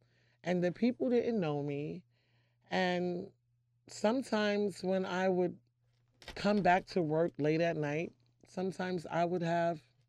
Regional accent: United States; I love bragging about how I am an American girl.

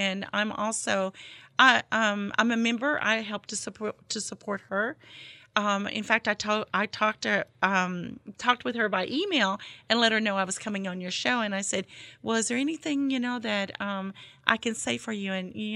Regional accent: Texas, United States; I'm from Texas originally, and so I've been recently in Texas quite a lot. For about the past 2 years, I've been back and forth between Seattle and Texas. And Texas is where I'm

